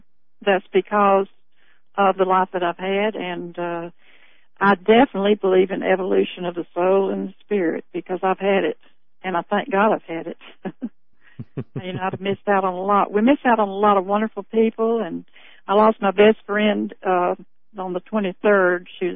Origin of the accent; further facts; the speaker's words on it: Florida, United States; also born or lived in Georgia; were born about 15 miles apart in the same year in Georgia on farms. She was raised up there, and I was raised in Florida.